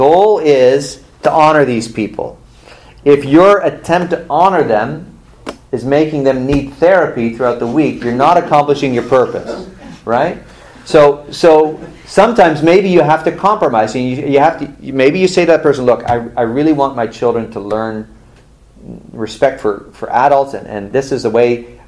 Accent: Toronto, Ontario, Canada; moved away as an adult; now in Mississippi, United States; Okay, we came from Toronto, Canada.

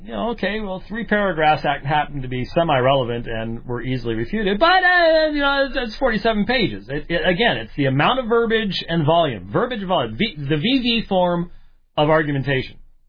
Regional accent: Scotland, United Kingdom; I'm a Scotsman.

